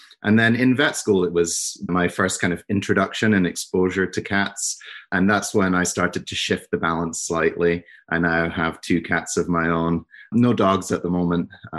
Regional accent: Scotland, United Kingdom; now in New Jersey, United States; So I'm from Scotland, but I live in New Jersey now.

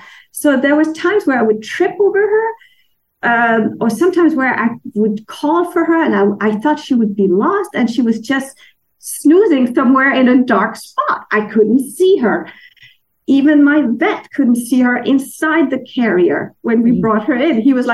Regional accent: Denmark; And because I'm from Europe, I'm from Denmark, and there isn't that stigma with black cats as strongly as it is.

